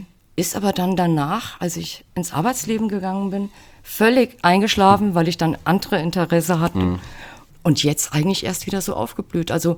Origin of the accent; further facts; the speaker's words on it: Großenlüder, Hesse, Germany; also born or lived in Fulda; Also ich bin in Fulda geboren und in Großenlüdermüß aufgewachsen … Mein Leben fand halt derzeit auch oder fand immer in und um Fulda